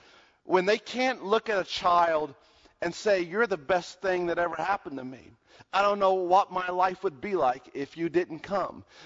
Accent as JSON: {"language": "English", "country": "United States", "tie": "born there", "said": "I've been blessed because I was born in America."}